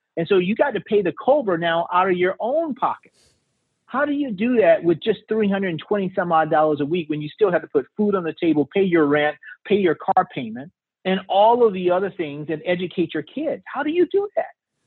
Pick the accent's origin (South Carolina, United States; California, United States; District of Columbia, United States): South Carolina, United States; Orangeburg; I grew up in Orangeburg, where mustard is king.